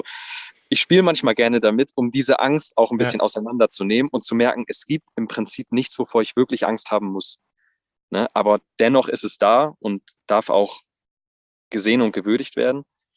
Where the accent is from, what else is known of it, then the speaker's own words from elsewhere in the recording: Lucerne, Switzerland; Ich komme aus Luzern